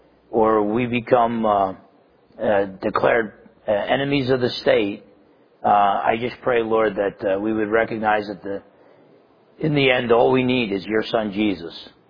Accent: New Jersey, United States; not just because I'm half Italian and I'm from New Jersey, that I tend to be pessimistic.

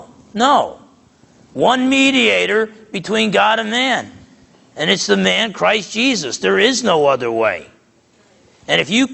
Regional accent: New Jersey, United States; I grew up in a loud part of the country. With a loud people, Italians growing up in Essex County, New Jersey.

